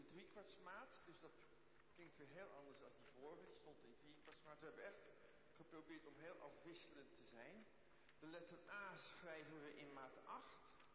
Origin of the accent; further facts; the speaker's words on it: Enkhuizen, North Holland, Netherlands; born there; Dan krijgen we de E van mijn geboorteplaats, dat weten jullie wat het is. Dat was Enkhuizen.